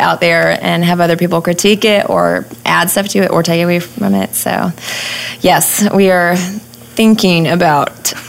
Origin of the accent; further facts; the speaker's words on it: Neosho, Missouri, United States; Yes, I grew up in Neosho, lived over near Circoxie, and we live in Dunawig here now. So I've always been in this area.